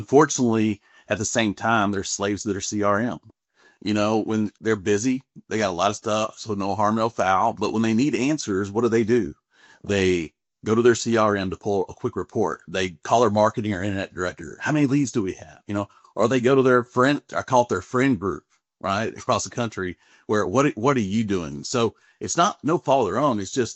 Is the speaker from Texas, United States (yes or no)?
yes; Texas, United States; I'm from Texas. I was like, that's right, Texas roots down to my boots every single time.